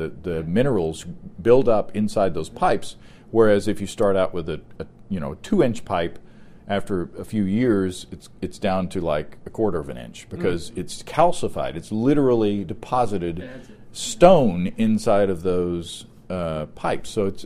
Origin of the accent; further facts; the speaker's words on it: Hot Springs, Arkansas, United States; talk about myself for a while, that in my hometown in Hot Springs, Arkansas, there is a brewery down there that is housed now on the national park ground.